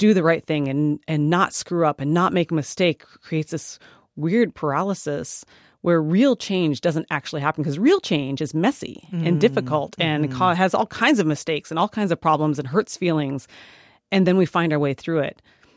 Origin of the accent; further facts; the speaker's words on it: South Dakota, United States; where I grew up in South Dakota, which is a really rural state, we had Thanksgiving was about family and gratitude and mostly harvest.